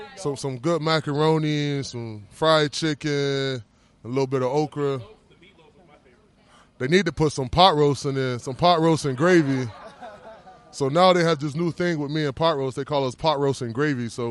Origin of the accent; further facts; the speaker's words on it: Connecticut, United States; I'm from Connecticut and it snows all the time up there.